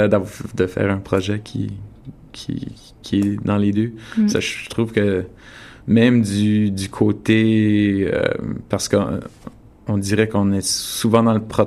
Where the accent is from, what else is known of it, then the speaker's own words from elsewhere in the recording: Winnipeg, Manitoba, Canada; Bien, moi, je suis de Winnipeg, alors je vis la même réalité que vous, certainement.